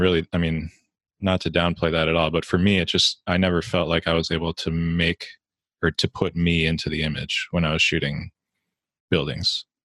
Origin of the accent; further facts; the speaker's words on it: Midwest, United States; because I grew up in the Midwest and I didn't really see much other than cornfields.